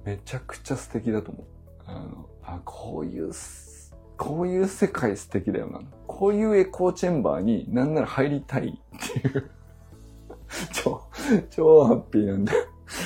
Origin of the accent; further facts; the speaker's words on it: Niigata, Japan; accent: Niigata dialect; 多分新潟弁は新潟弁で、新潟帰ったら喋るんですけど